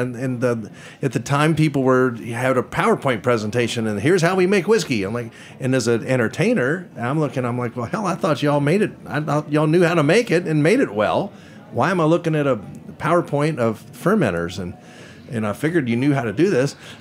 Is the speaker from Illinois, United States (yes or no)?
no; Kentucky, United States; I'm from Kentucky. We make good Kentucky whiskey.